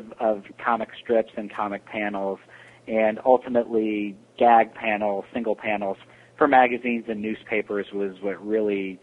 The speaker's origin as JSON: {"language": "English", "town": "Rockaway", "region": "New Jersey", "country": "United States", "tie": "born or raised there", "said": "I grew up in Rockaway, New Jersey, which is actually now where I live with my wife and our son and our dog."}